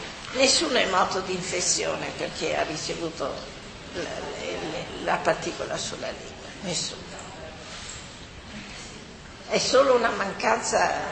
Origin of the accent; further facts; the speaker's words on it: Milan, Lombardy, Italy; born there; also born or lived in Fano; Io sono nata a Milano, perciò mi sento lombarda, no? Anche se sono vissuta poi a Fano.